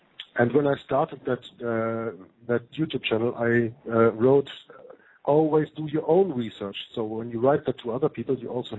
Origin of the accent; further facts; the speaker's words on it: Hamburg, Germany; now in Belgium; because I'm originally from Germany, born in Hamburg.